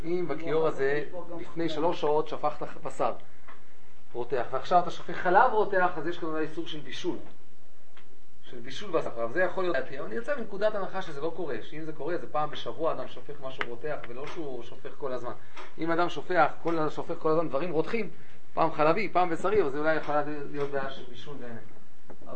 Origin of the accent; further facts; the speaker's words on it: Tel Aviv, Tel Aviv District, Israel; אני גדלתי בתל אביב הקטנה, לא הייתה כל כך קטנה, אבל יחסית להיום.